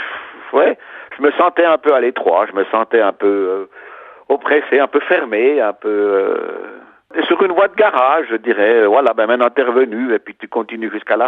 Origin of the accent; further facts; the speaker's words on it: Jura, Switzerland; moved away; also born or lived in Basel; Puis moi, ben ma décision s'est portée sur Bâle. Et puis, en 69, j'ai quitté le Jura pour aller apprendre l'allemand.